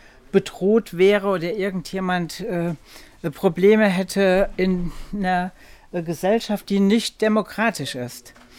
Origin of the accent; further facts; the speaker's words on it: West Germany, Germany; im Grunde bin ich ja hier in Westdeutschland aufgewachsen. Meine Eltern sind damals nach 1945 geflüchtet auch und sind praktisch auch als Flüchtlinge hier nach Deutschland gekommen.